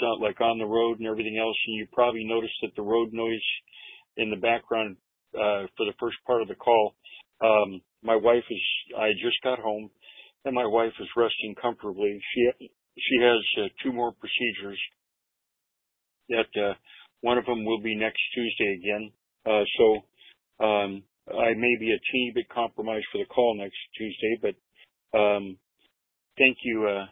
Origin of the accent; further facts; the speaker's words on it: Bronx, New York, United States; I'm from the Bronx.